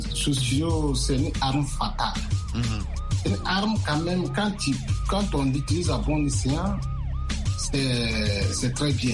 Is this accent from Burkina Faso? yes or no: yes; Burkina Faso; also born or lived in Abidjan, Côte d'Ivoire; now in United States; Et juste quand j'ai quitté Abidjan, quand c'est arrivé au pays, au Burkina, paf, les pandémies, ça a commencé